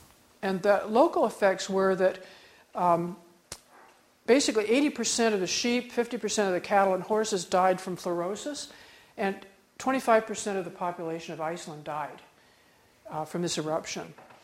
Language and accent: English; Midwest, United States; and I, of course, had to do this since I'm from the Midwest.